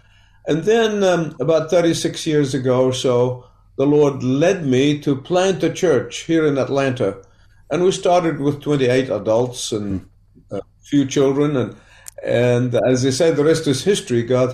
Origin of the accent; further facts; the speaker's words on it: Egypt; Well, you know, I grew up in Egypt in the Coptic community, but my family were third generation Protestant evangelicals. And so I grew up in an evangelical home, Bible-believing home.